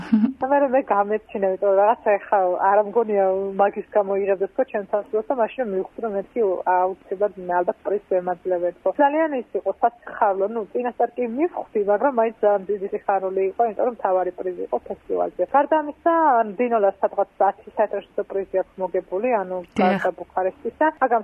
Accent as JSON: {"language": "Georgian", "town": "Ushguli", "region": "Samegrelo-Zemo Svaneti", "country": "Georgia", "tie": "born or raised there", "lives_now": "Tbilisi, Georgia", "said": "დავადებული და გაზრდილი ვარ უშკულში და ძალიან მიყვარს ჩემი სოფელი"}